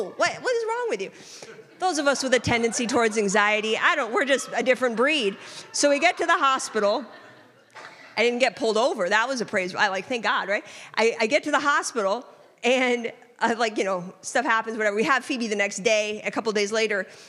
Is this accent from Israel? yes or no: yes; Israel; My friend who I grew up with in Israel